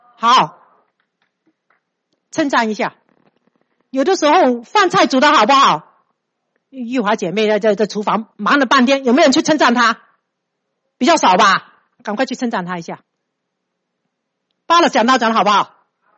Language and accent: Chinese; China; now in United States